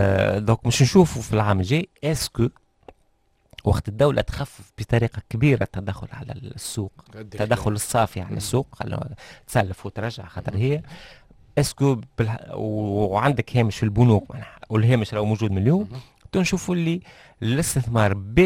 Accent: Tunisia; احنا برشا عندنا في تونس ركزوا على القانون المالي، وكانه ما ثم قانون في تونس كان قانون مالي

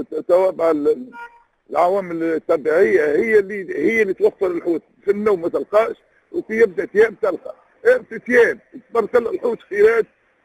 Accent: Tunisia; اثار من اثار من معالم الاثارات اللي عندنا في تونس

